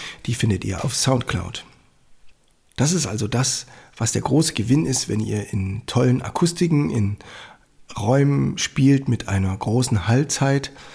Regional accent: Annaberg-Buchholz, Saxony, Germany; in Annaberg-Buchholz, meiner Heimatstadt

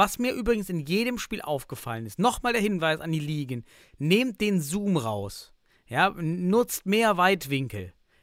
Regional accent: eastern Germany, Germany; Ich komme aus dem Osten, wir hatten nichts.

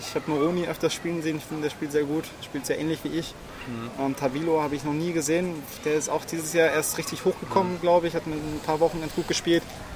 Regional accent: Munich, Bavaria, Germany; moved away as an adult; now in Düsseldorf, Germany; Ich bin umgezogen nach Düsseldorf als Münchner, aus privaten Gründen mit meiner Freundin.

